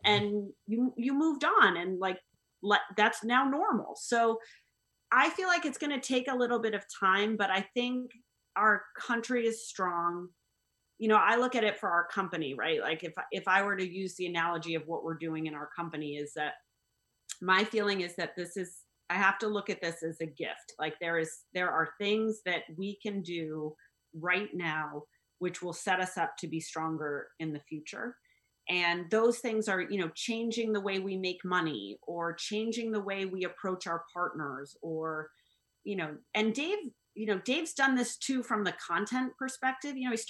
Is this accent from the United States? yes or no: yes; United States; I think I'm an American.